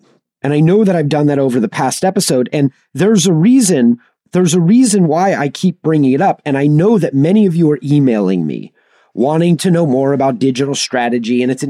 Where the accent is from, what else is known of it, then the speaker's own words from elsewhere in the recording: Los Angeles, California, United States; You know, I grew up in Los Angeles, had the influence of the greatest radio voices of all time